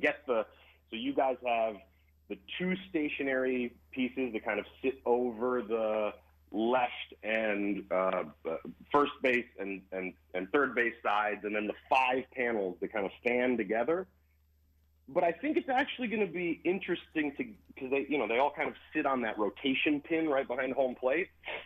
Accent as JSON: {"language": "English", "town": "Cleveland", "region": "Ohio", "country": "United States", "tie": "born or raised there", "said": "I did a football one in my hometown, Cleveland, Ohio, over the winter for the First Energy Stadium, which is where the Browns play."}